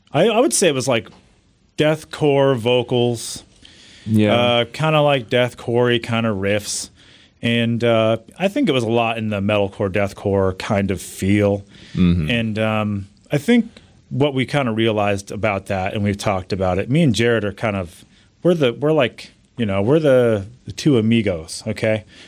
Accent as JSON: {"language": "English", "town": "Stanwood", "region": "Washington", "country": "United States", "tie": "born or raised there", "also_born_or_lived": "Camano Island", "said": "So I grew up, yeah. My formative years were Camano Island, Stanwood area."}